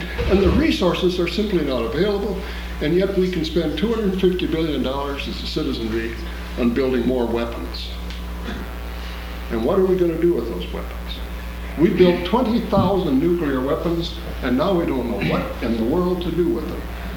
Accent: Rapid City, South Dakota, United States; I grew up in Rapid City, South Dakota, a great big military base out there.

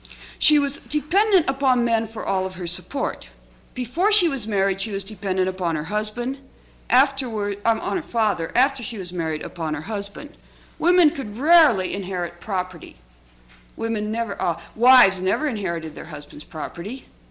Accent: Wilbur, Nebraska, United States; But as this child growing up in Wilbur, Nebraska, the only information I had about American Indians were by the cowboy films I saw every Friday night.

